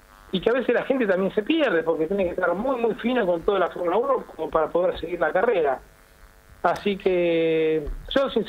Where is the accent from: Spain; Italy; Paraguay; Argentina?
Argentina; Siempre somos difíciles los argentinos en algunos sentidos, ¿viste?